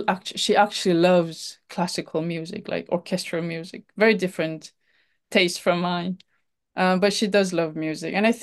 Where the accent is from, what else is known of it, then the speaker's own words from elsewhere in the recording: Daegu, South Korea; Korea. I'm from Korea, South Korea.